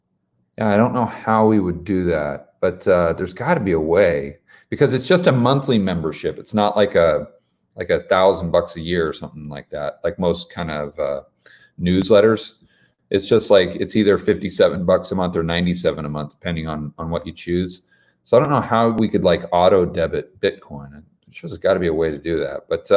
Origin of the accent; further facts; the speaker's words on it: United States; I understand there's nice places in the U.S. and I'm from the United States, so obviously I'm pro-America